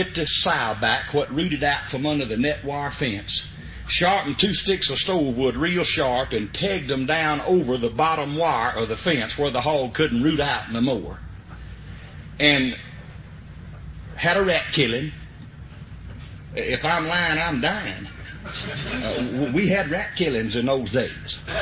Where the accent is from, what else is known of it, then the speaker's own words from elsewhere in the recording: Liberty, Mississippi, United States; First of all, I want you to know that I come from Route 4, Liberty, Mississippi. Now, that's 12 miles west of Macomb, Mississippi, 65 miles due northeast of Baton Rouge, Louisiana